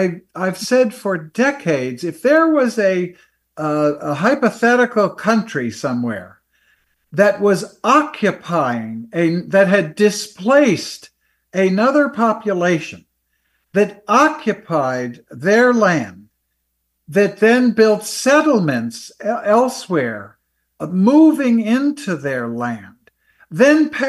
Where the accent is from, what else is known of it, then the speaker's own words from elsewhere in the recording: New York, United States; I grew up in Long Island. I had a lot of Jewish friends.